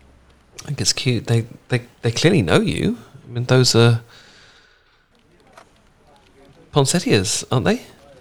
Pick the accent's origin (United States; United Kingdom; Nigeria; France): United Kingdom; You see, I'm British